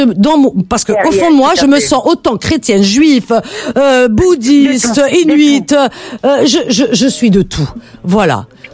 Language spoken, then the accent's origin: French; Oran, Oran Province, Algeria; je suis oranaise, je suis kabyle, je suis sahraoui